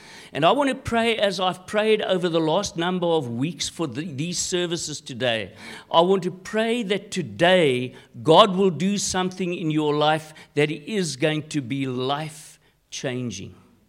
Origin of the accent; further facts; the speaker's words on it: Vereeniging, Gauteng, South Africa; I grew up in Vereeniging. I still stay in Vereeniging.